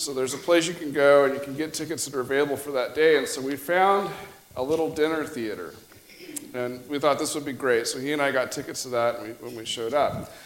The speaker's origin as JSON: {"language": "English", "region": "Kansas", "country": "United States", "said": "Well, you know, where are you boys from? Well, we're from Kansas."}